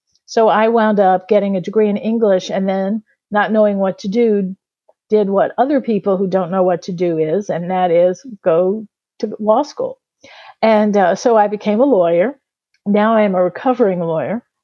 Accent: New Orleans, Louisiana, United States; Of course, I grew up in New Orleans, and you can't escape being interested in food if you're from New Orleans.

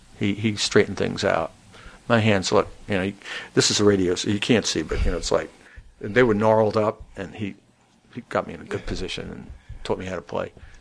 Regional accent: Brooklyn, New York, United States; But growing up in Brooklyn was fine. You know, when you, wherever it is that you grow up, that's the norm.

